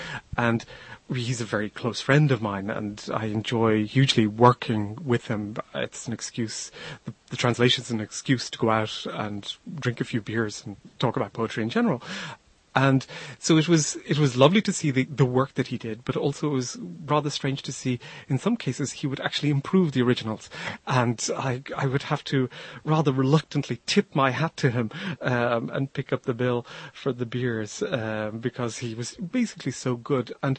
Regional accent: Dublin, Leinster, Ireland; born or raised there

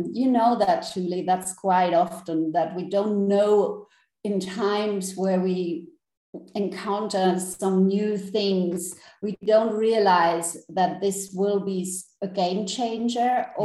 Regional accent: Germany; English is a second language; moved away as an adult; now in Spain; And originally, I'm from Germany, raised and born there, but now living in Spain.

